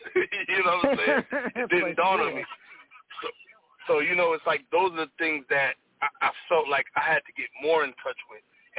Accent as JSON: {"language": "English", "region": "New York", "country": "United States", "tie": "born or raised there", "said": "I was born and raised in New York. And, yeah, my roots, they're coming out of pretty much Virginia to South Carolina."}